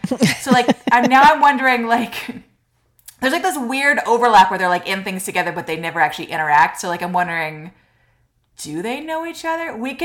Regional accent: Canada; but like for me as a Canadian, I found it weirdly fascinating.

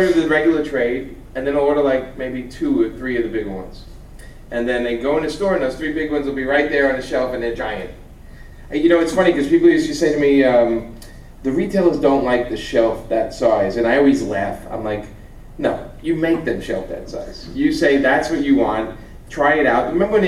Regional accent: New York, United States; and I'm a New Yorker, so I have to kind of sit with people.

